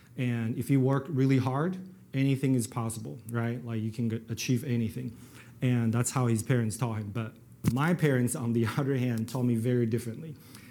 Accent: Taiwan; and Taiwanese, and born and raised in Taiwan.

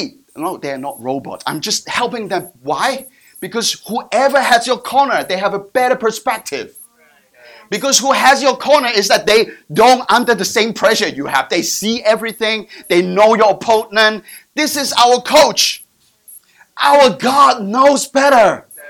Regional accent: Hong Kong; English is a second language; You know, I come from Hong Kong, so we have a little bit of a spirit of consumerism.

